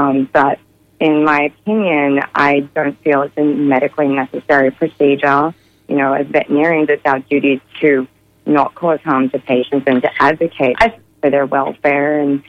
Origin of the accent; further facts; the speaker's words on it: Australia; I'm originally from Australia, as you mentioned